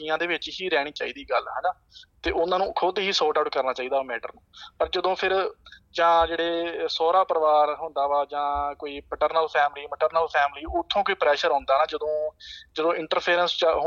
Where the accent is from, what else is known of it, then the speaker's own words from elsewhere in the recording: Punjab, India; moved away as an adult; now in Australia; Border 2 kilometre ਰਹਿ ਜਾਂਦਾ ਸਾਡੇ ਪਿੰਡ ਤੋਂ, ਤੇ ਜ਼ਿਲ੍ਹਾ ਮੇਰਾ ਹੈਗਾ ਜੀ ਅੰਮ੍ਰਿਤਸਰ। ਸੋ ਮੈਂ ਮਤਲਬ 6 ਸਾਲ ਪਹਿਲਾਂ ਆਸਟ੍ਰੇਲੀਆ 'ਚ ਆਇਆ ਐਜ਼ ਐਨ ਇੰਟਰਨੈਸ਼ਨਲ ਸਟੂਡੈਂਟ